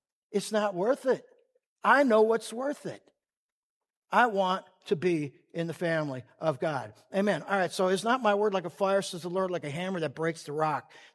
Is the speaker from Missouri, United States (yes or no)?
no; Minneapolis, Minnesota, United States; I grew up in South Minneapolis on Chicago and 35th Street, and from there to Lake Street, we ran around